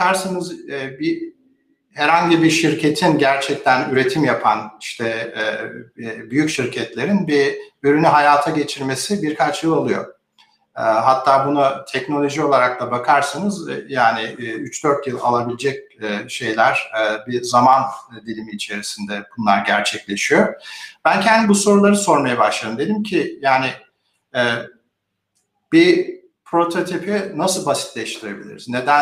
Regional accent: Karadeniz Ereğli, Zonguldak, Turkey; moved away as an adult; also born or lived in Istanbul; now in United States; Türkiye'de Karadeniz Ereğlisi'nde doğdum, büyüdüm.

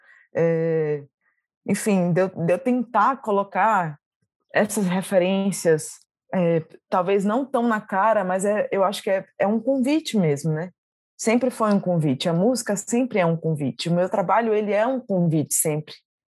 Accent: Bahia, Brazil; eu sou baiana, é isso aqui que eu vou representar porque eu nasci aqui

